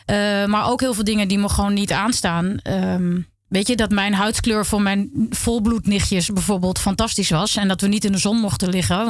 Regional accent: Enschede, Overijssel, Netherlands; in Enschede, waar ik ben opgegroeid, wat ik net ook al zei, zijn heel weinig Molukkers.

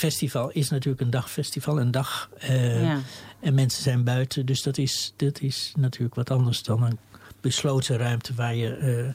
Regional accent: Amsterdam, North Holland, Netherlands; Ik kom uit de Bijlmer. Ik heb jarenlang in de Bijlmer, Amsterdamse Bijlmer, gewoond.

